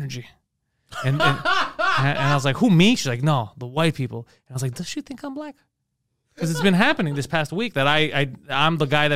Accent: Montreal, Quebec, Canada; First of all, didn't even believe I was from Montreal.

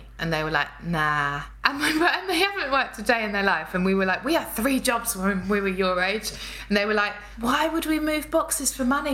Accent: United Kingdom; Maybe that's me because I'm British.

